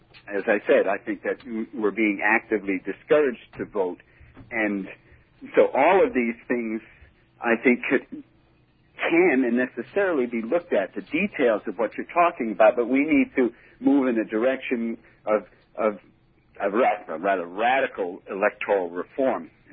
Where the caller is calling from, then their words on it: Florida, United States; also born or lived in New York; Hi, I'm calling from Florida.